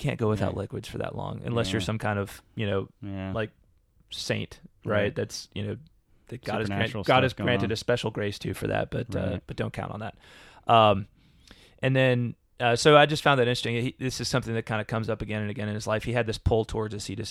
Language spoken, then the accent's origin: English; United States; being an American who's never actually been to England.